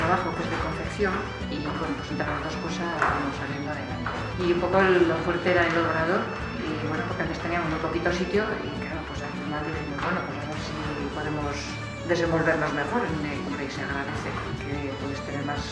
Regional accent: Agurain, Basque Country, Spain; Yo soy de aquí, de Agurain, entonces hace poco murió una hermana con 94 años, Josefina, y la abuela de su abuela ya eran de aquí.

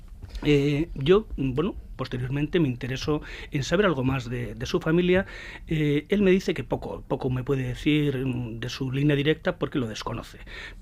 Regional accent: Basque Country, Spain; soy del País Vasco, que soy vasco

